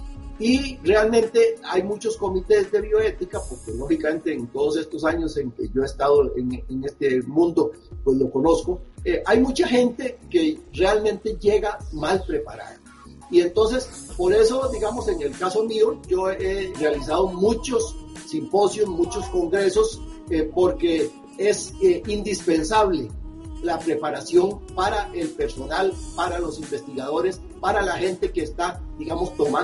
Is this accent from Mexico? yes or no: no; Costa Rica; en mi país a mí me tocó la suerte de establecer el primer comité de bioética en el país. Y yéndome a la historia, a aquellos años, eso fue en el año 75. En el año 75, en Costa Rica